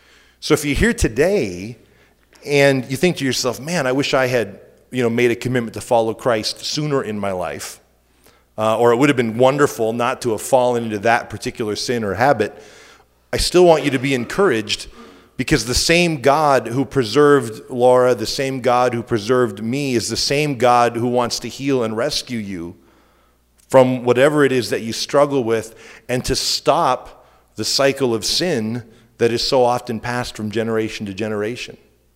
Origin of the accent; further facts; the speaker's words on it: Eastern Canada, Canada; But growing up in Eastern Canada, you know, was for me a lot of fun. I think I kind of embraced my Canadian roots without realizing how odd that was to a lot of Americans.